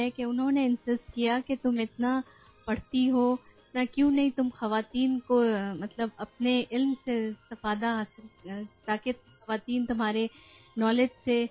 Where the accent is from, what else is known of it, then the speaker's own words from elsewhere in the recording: Karachi, Sindh, Pakistan; سب سے پہلا تو یہ ہے کہ میں کراچی سے میرا تعلق ہے، اور میرے ہسبینڈ کا بھی تعلق، … کا بھی تعلق کراچی سے ہے.